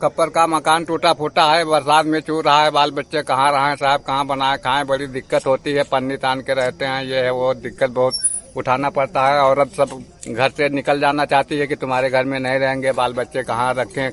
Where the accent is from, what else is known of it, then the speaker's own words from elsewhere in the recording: Nibiha, Uttar Pradesh, India; निबीहा के रहने वाला हूँ। मनिकापुर